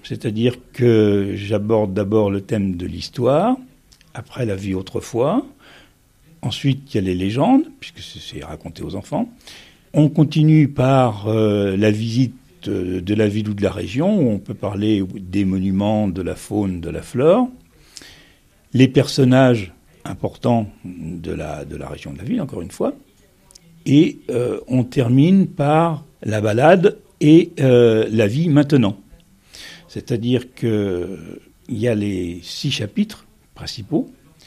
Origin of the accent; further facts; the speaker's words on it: Marais Poitevin, France; Intéressé au Marais Poitevin parce que je suis originaire du Marais Poitevin. C'est une région que j'aime particulièrement.